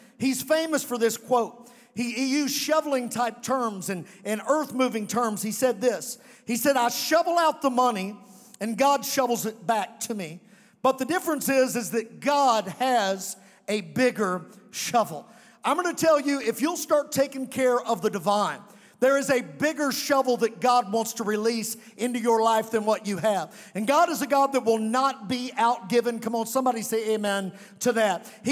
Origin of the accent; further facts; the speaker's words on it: Providence, Kentucky, United States; I'm from Providence, Kentucky. I don't speak French, okay?